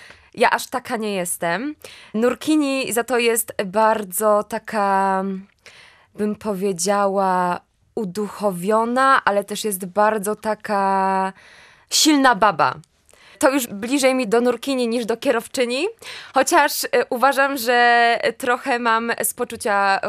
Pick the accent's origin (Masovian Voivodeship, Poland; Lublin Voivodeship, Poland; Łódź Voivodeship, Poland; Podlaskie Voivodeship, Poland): Podlaskie Voivodeship, Poland; Kleosin; now in Gdańsk, Poland; Ja pochodzę z Podlasia, dokładnie mieszkam w takiej małej wiosce Kleosin, bardzo pozdrawiam, a teraz mieszkam w Gdańsku.